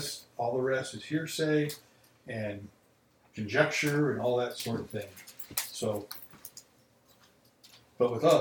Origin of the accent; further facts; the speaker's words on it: Chicago, Illinois, United States; something like 16 shootings, homicides in Chicago over that night from Friday evening into Saturday. My hometown.